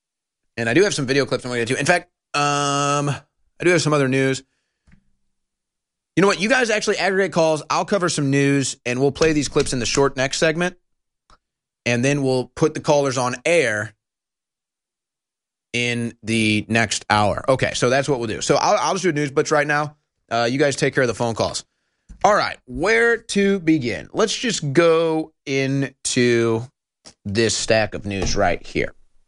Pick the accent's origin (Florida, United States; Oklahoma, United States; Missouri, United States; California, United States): Missouri, United States; St. Louis; the Cardinals, my hometown team from St. Louis, were playing the Cubs